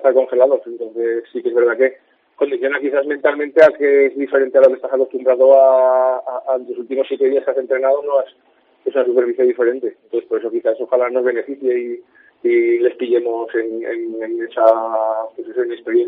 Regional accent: Huesca, Aragon, Spain; Pero pues somos de Huesca y la verdad es que orgulloso, no, orgullosísimo

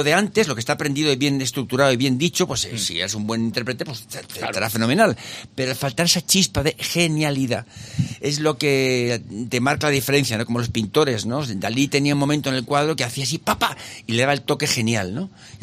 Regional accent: Aragon, Spain; Hola, soy la maña.

